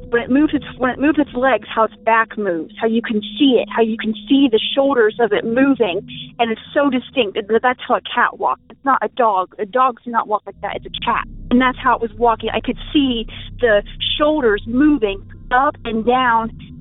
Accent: Springfield, Ohio, United States

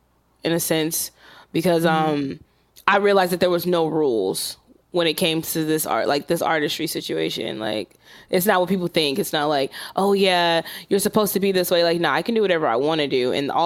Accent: Los Angeles, California, United States; okay, like I'm from South Central LA and I just feel

